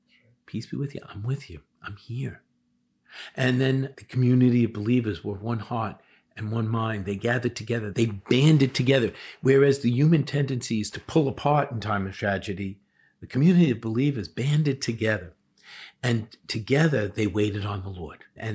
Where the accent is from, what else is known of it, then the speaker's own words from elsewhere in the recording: Lindenhurst, New York, United States; It was very close to my family home. It was in Massapequa. I grew up in Lindenhurst.